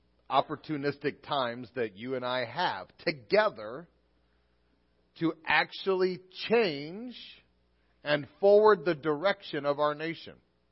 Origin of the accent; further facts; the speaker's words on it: United States; But as a pastor, I am a human being and an American.